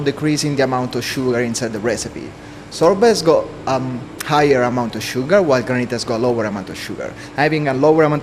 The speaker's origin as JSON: {"language": "English", "town": "Palermo", "region": "Sicily", "country": "Italy", "said": "I'm 27, I come from Palermo, Sicily"}